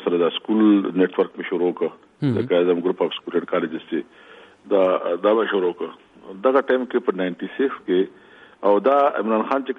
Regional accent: Marghuz, Khyber Pakhtunkhwa, Pakistan; زما تعلق د صوبې سره دی ضلع صوبې او په ضلع صوبې کې چې نو مرغوز کله دی مرغوز اغه کې ما سبق کومل ته ویل د مرغوز کړی نه

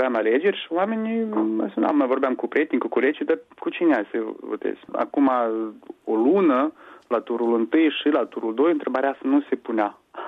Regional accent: Moldova; first language ru; Romanian is a second language; Deci limba maternă mea e rusă, dar am origini și moldovenești, și lituaneni, și polonezi. Școala am făcut-o în rusă, cu mama vorbesc rusă

